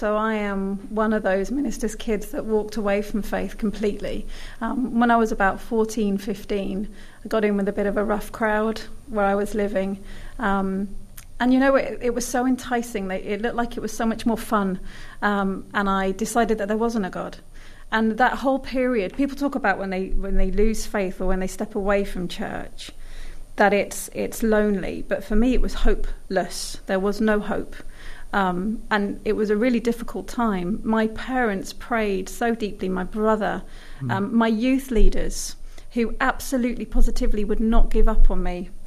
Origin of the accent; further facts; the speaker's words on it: Guernsey; born there; So I was born in Guernsey. I'm a Channel Islander and very proud donkey.